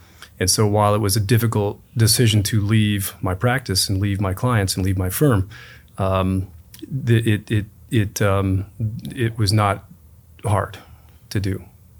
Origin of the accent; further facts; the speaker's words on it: Iowa, United States; Iowa. It's a state just north of here.